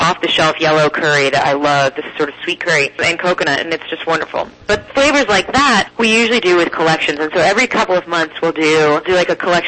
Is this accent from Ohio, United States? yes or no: yes; Columbus, Ohio, United States; because my hometown here, Columbus, Ohio, is celebrating its bicentennial.